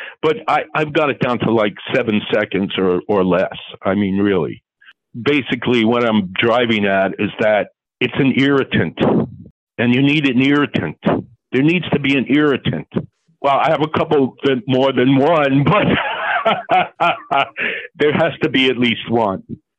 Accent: Massapequa Park, New York, United States; also born or lived in Manhattan; I was born in Manhattan, downtown, and lived there on 61st and 1st until I was 3. And then we moved to Massapequa Park, and we lived on 1st Street in Massapequa Park.

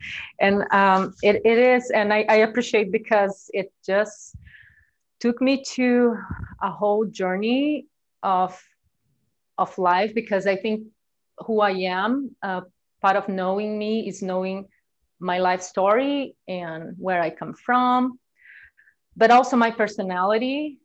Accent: Brazil; I'm from Brazil, born in Brazil, but I'm descended from Japanese immigrants that moved to Brazil.

